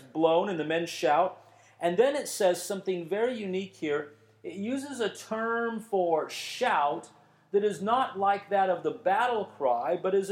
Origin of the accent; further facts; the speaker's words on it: United States; I am an American, born and raised. I am a 21st century Western Christian with all of the ideals, concepts, philosophies that go with that.